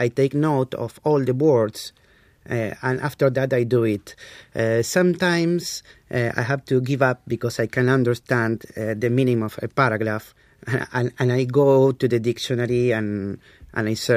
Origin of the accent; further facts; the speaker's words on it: Argentina; I'm a journalist from Argentina